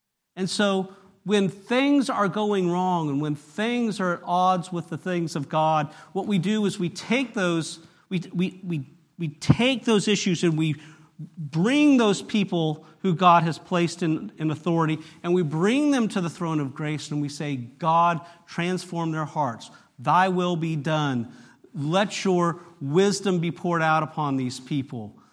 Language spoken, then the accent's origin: English; California, United States; and I grew up in California, not the Bible Belt, okay, by any stretch of the imagination.